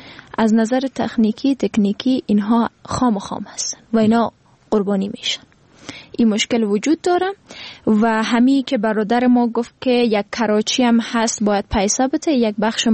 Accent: Afghanistan; من به عنوان یک فرد، به عنوان یک افغان

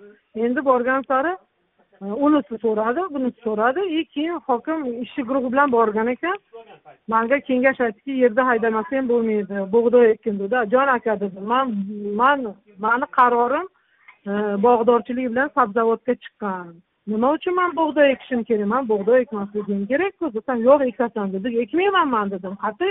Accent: Jizzakh, Jizzakh Region, Uzbekistan; sen qo'qonlik bo'lsang, men jizzaxlikman dedim.

